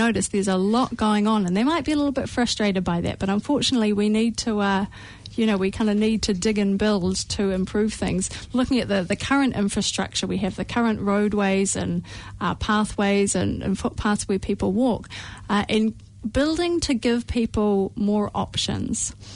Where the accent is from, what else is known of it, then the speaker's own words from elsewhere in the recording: Wellington, New Zealand; now in Auckland, New Zealand; So I'm from Wellington originally.